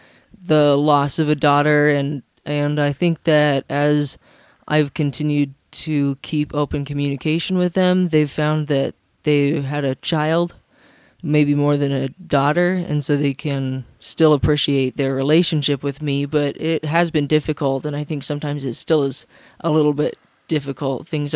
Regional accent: Utah, United States; also born or lived in South Carolina; I grew up briefly until I was 7 in South Carolina. And then since then, yes, I grew up in Utah Valley.

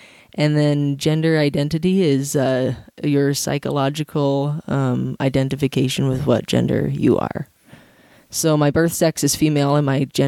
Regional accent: Utah, United States; also born or lived in South Carolina; I grew up briefly until I was 7 in South Carolina. And then since then, yes, I grew up in Utah Valley.

